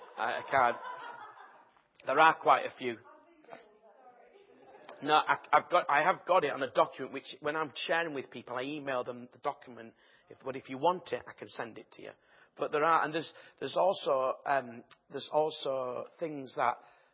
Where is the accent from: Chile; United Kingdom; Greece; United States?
United Kingdom; Bradford, Yorkshire and the Humber; And I'm from Bradford.